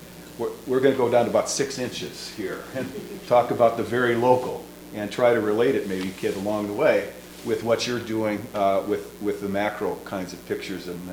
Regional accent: Chicago, Illinois, United States; I come from Chicago. I was born there, raised near there, have lived almost my entire life there

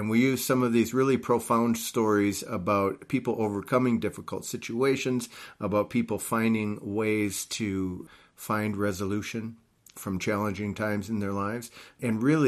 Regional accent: Bloomington, Minnesota, United States; I'm from Bloomington, Minnesota.

